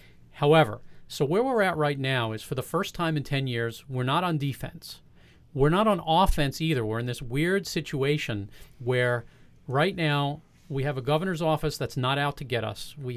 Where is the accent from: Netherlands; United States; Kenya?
United States; New York City, New York; Well, I grew up in New York City without guns.